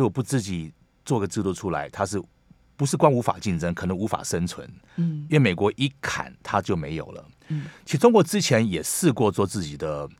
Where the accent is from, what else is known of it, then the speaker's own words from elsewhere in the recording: Taiwan; 我们台湾人做，他们什么都可以做